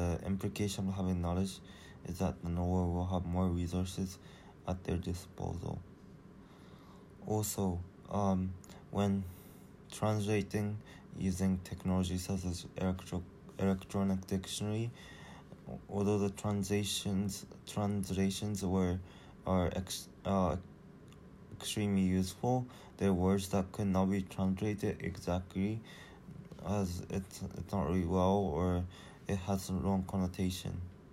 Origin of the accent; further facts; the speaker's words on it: Japan; first language Japanese; English is a second language; First of all, knowledge of Japanese, which is my first language, is not used for really outside of Japan because there are few opportunities to use it.